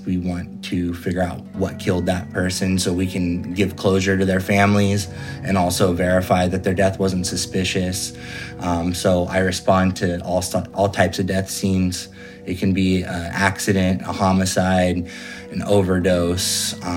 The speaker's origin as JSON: {"language": "English", "town": "Fresno", "region": "California", "country": "United States", "said": "I'm from Fresno, California."}